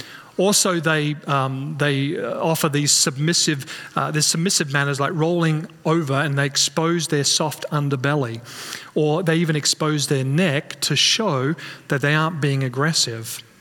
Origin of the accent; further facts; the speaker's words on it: Australia; Now, I'm from Australia, so we see this all the time